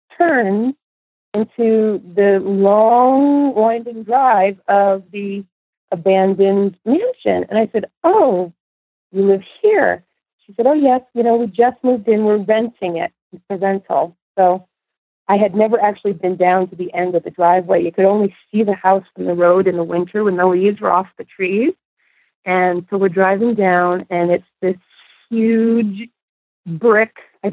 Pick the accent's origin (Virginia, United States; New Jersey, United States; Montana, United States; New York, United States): New York, United States; North Salem; I grew up in North Salem, New York, which is in northern Westchester on the Connecticut border.